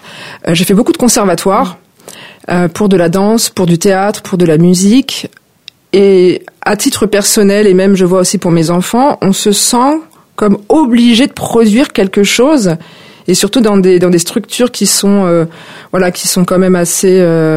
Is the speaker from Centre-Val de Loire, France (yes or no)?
no; Normandy, France; now in Villejuif, France; j'habite en région parisienne, dans le sud de Paris, à Villejuif. Je suis originaire de Normandie, donc j'ai 47 ans